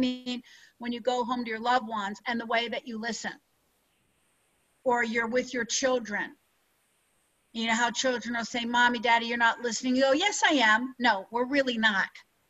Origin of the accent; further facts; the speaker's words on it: the South, United States; All of a sudden, I'm from the South, y'all.